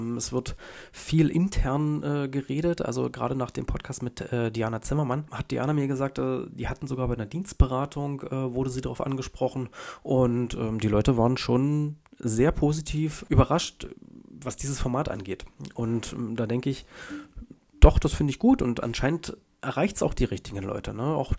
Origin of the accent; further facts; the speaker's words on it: Forst, Brandenburg, Germany; moved away as an adult; now in Saxony, Germany; Ich liebe es, euch zuzuhören und finde es super spannend, was so in meiner Heimatstadt vor sich geht. Ich selbst bin 2018 weg, wegen der Liebe nach Sachsen gezogen.